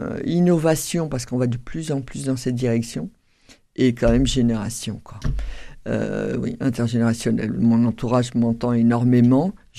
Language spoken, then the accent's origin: French; northern France, France; now in Toulouse, France; C'est-à-dire, femme du Nord, on va dire ça comme ça, qui arrivait dans le Sud-Ouest